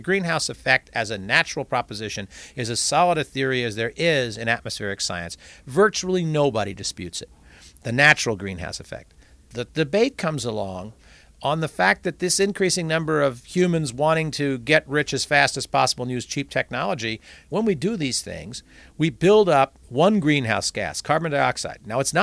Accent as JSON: {"language": "English", "town": "Long Island", "region": "New York", "country": "United States", "tie": "born or raised there", "said": "and I grew up on Long Island, and the South Shore of Long Island is a wash, sandy beach"}